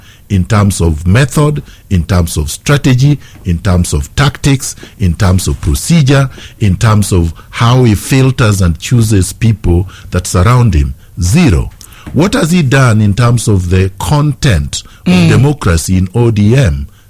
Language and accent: English; Kenya; I'm just a Kenyan.